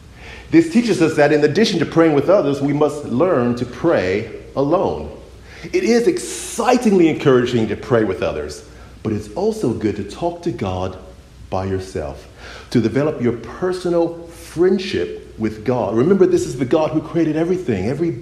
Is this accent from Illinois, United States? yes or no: yes; Chicago, Illinois, United States; moved away; when I grew up in Chicago, the Lakers were always beating my favorite basketball team, the Chicago Bulls. I moved down to San Antonio